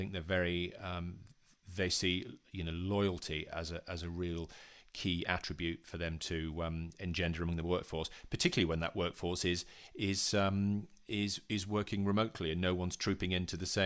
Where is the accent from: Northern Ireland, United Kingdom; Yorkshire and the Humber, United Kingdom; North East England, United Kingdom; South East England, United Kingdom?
Yorkshire and the Humber, United Kingdom; born there; I was born in Yorkshire. I know the challenges of getting a train sideways across the country.